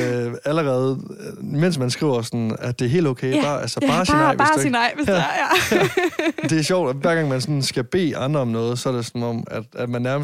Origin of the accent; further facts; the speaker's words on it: Varde, Region of Southern Denmark, Denmark; now in Copenhagen, Denmark; da jeg boede hjemme i Varde